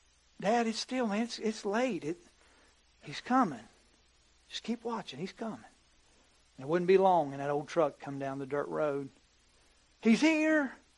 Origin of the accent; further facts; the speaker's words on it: Bolt, West Virginia, United States; I was raised in Bolt, West Virginia, at least to the age of 5 years old. My dad pastored a little church. And we lived in a little single-wide trailer on a dirt road.